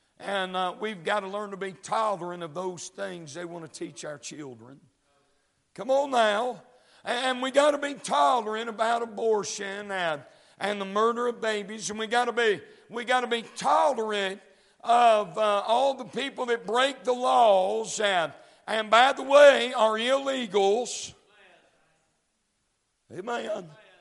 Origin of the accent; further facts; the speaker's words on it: United States; I'm a Christian and I'm an American.